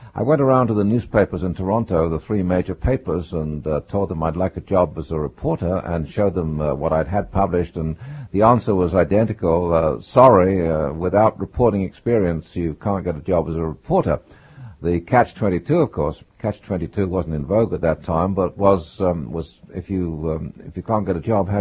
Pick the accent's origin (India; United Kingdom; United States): United Kingdom; Luton, East of England; Well, I was born in England in a town called Luton, see, and when I went to school, this is the way the kids talk